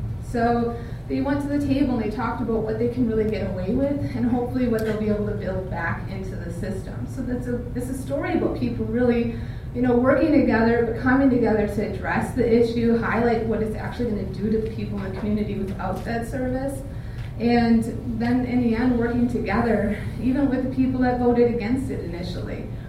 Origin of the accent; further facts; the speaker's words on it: Colby, Wisconsin, United States; And I'm from the Colby area, so Wausau was pretty important.